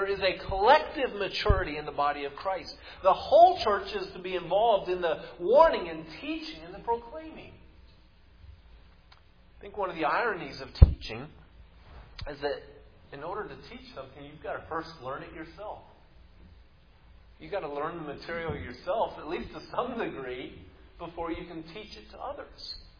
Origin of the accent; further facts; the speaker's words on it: Oklahoma, United States; I'm from Oklahoma.